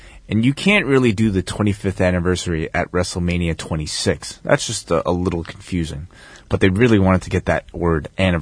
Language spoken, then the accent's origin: English; Hong Kong; born there; I was born in Hong Kong, man.